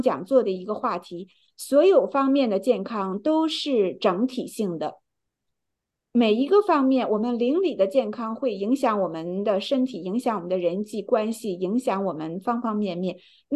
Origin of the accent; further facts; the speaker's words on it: China; 我们中国人讲生命在运动的时候